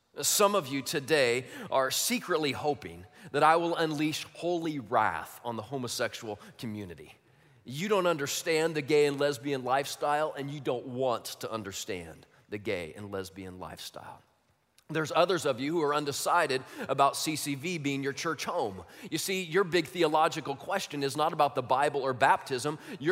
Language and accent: English; Midwest, United States; for the first three decades of my life, growing up in the Midwest, I rarely intersected with the homosexual community at all.